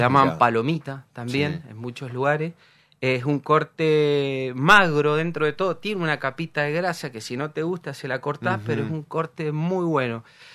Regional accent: Argentina; Que como argentinos nosotros hacíamos el fuego así y la carne igual, lo mismo.

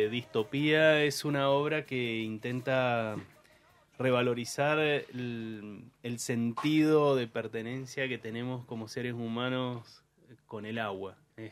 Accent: Mendoza, Argentina; yo soy de acá, de Mendoza, de Pájaro Negro

